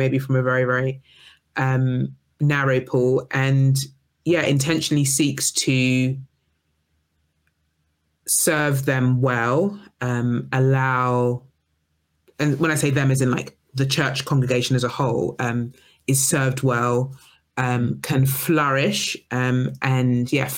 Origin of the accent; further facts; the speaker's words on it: South East England, United Kingdom; I didn't grow up in London. I grew up in Kent. I'm very proud, but I'm from Kent.